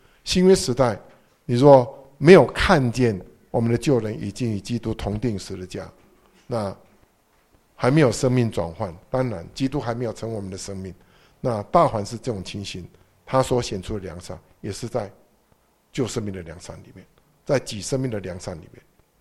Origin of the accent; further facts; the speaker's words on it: China; 我们中国人有伦理道德嘛，对不对？